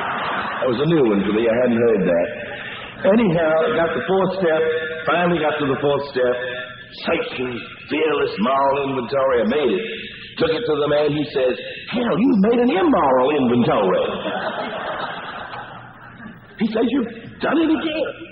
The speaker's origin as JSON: {"language": "English", "town": "Cullman", "region": "Alabama", "country": "United States", "said": "I'm from the South. We don't run around with signs on us."}